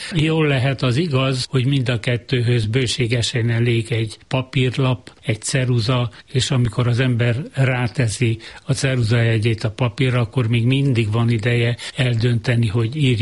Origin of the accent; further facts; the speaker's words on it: Transylvania, Romania; Én Erdélyből jöttem, Erdélyben születtem